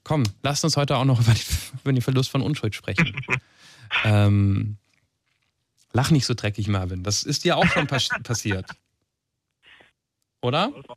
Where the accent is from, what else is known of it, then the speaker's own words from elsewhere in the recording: Mainz, Rhineland-Palatinate, Germany; da hast du sehr schön Mainz vorgestellt, ja auch meine Heimatstadt.